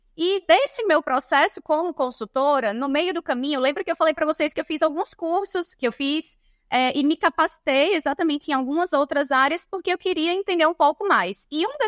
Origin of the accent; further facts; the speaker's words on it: Natal, Rio Grande do Norte, Brazil; E pelo meu sotaque, vocês devem ter percebido. Eu sou de Natal, Rio Grande do Norte, sou potiguar